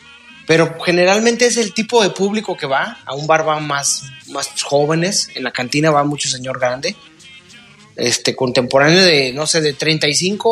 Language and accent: Spanish; Jalisco, Mexico; Digo, yo soy de Santa Tere, pero aquí junto a la central caminera